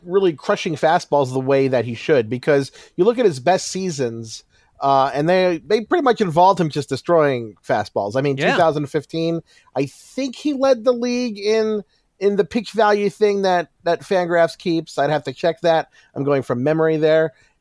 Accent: Baltimore, Maryland, United States; I'm from Baltimore

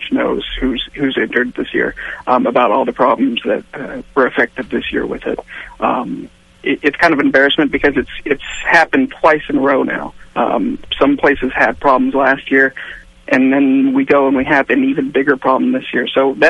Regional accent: Portland, Oregon, United States; As you know, I'm from Portland. We have probably one of the greater beer cultures here in the United States around here

